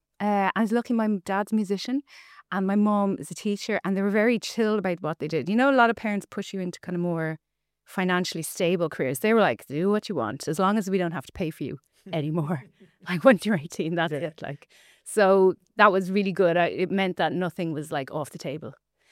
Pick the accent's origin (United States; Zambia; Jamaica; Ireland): Ireland; Greystones, County Wicklow; Dad is Singaporean, mum's from Kimmage. And yeah, I mean, like I grew up in Greystones in the 80s.